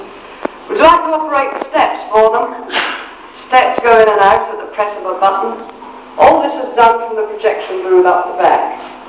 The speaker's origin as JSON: {"language": "English", "region": "Scotland", "country": "United Kingdom", "said": "I'm from Scotland, remember."}